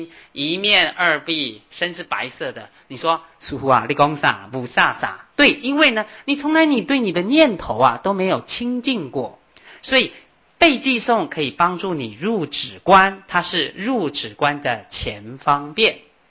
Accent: China; 我们中国人比较喜欢读经

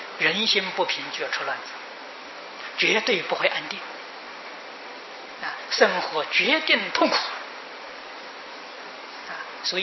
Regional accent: China; 他这个故宫里面三个最大的建筑物，我们中国人俗话称金銮殿呢。

